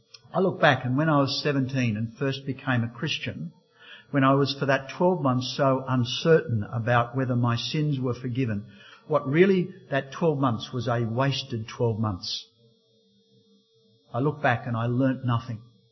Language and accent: English; Port Macquarie, New South Wales, Australia; I went to a canvas crusade that used to be held where I grew up in Port Macquarie, down on the river.